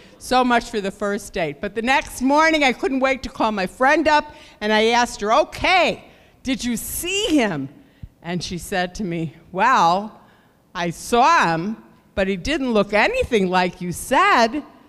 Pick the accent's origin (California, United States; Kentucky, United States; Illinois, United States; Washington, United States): Illinois, United States; Chicago; I grew up in Chicago, so we were in Chicago